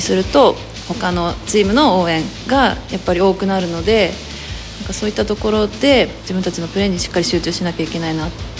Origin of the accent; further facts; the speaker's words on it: Tokyo, Japan; 年齢は25歳、東京都出身です。